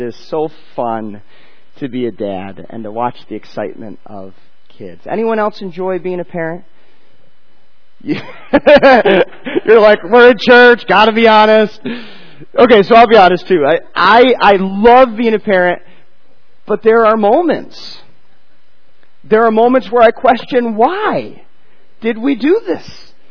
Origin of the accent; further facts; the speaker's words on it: Buffalo, New York, United States; born and raised in Buffalo, crazy about the Bills.